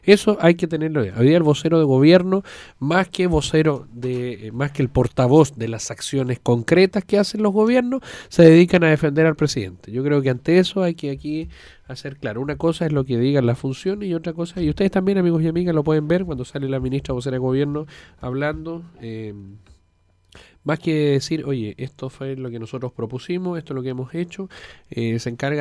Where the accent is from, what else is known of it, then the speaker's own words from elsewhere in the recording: Chile; yo me enorgullezco enormemente que en mi país exista desarrollo, exista infraestructura, pero el metro es de Santiago.